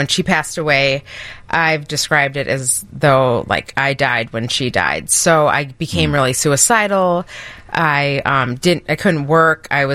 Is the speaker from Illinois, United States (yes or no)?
yes; Chicago, Illinois, United States; And growing up in Chicago, I didn't know something like that existed.